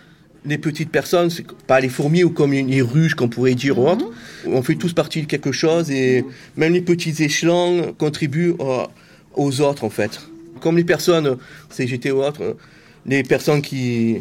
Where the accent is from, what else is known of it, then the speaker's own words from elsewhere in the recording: Marseille, Provence-Alpes-Côte d'Azur, France; Alors, je suis marseillais, je viens à Marseille depuis toujours.